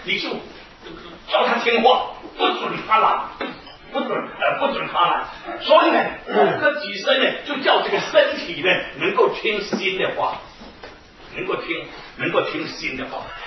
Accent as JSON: {"language": "Chinese", "country": "Taiwan", "said": "而我是从台湾来"}